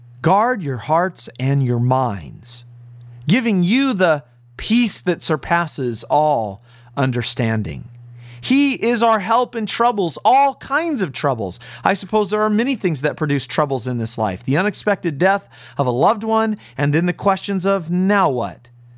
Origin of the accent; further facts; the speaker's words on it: California, United States; I remember growing up in California